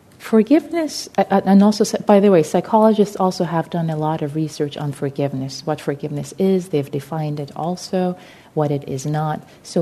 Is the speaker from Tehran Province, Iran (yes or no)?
yes; Tehran, Tehran Province, Iran; born there; English is a second language; I'm Persian, I'm Iranian. I was born in Tehran, Iran.